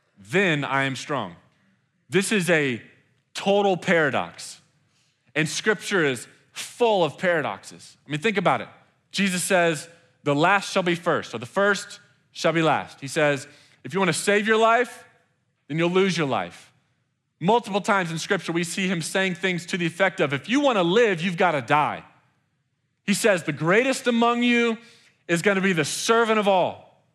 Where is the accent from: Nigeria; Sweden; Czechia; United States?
United States; Texas; So I come from the South. Like I said, used to live in Lubbock, grew up in Texas.